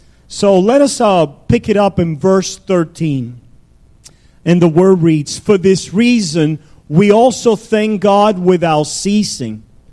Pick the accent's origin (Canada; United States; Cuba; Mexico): Cuba; Personally, I grew up in Cuba